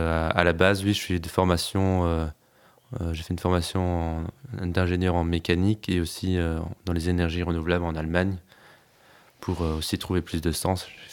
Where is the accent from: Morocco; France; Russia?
France; Grand Est; j'ai 27, ouais. Et je viens d'Alsace à l'origine.